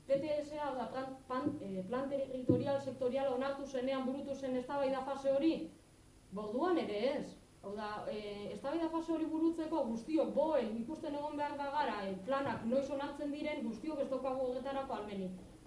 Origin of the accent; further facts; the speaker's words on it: Atxondo, Basque Country, Spain; Baina horrek ez du esan nahi, 1500 biztanleok, Atxondoko 1500 biztanleok, proiektuaren kontra gaudenik.